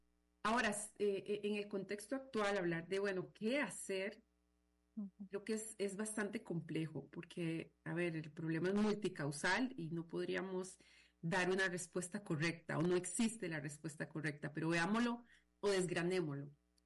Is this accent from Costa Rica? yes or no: yes; Costa Rica; Como ticos, el ser tico, ¿no?